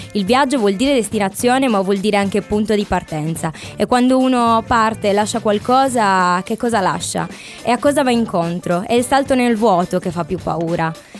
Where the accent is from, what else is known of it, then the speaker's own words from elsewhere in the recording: Sardinia, Italy; Io vengo dalla Sardegna e ogni volta che lascio la mia terra, come tutti i sardi, rimane un po' di nostalgia dentro di me. Quando ho lasciato la Sardegna per la prima volta per trasferirmi in un'altra città